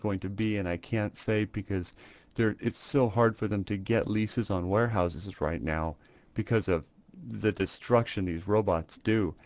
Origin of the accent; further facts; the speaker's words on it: Washington, United States; I was raised in Eastern Washington, where we had the whole urban cowboy thing.